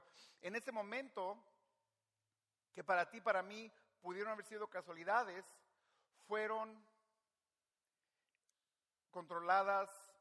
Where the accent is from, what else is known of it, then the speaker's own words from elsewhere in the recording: Livingston, California, United States; also born or lived in Merced; yo nací en Merced, me crié en Livingston, mi familia es de Michoacán, eventualmente me moví al sur de California, llegué primero a Fullerton, luego a Yorba Linda, Placentia, Santa Ana, Huntington Beach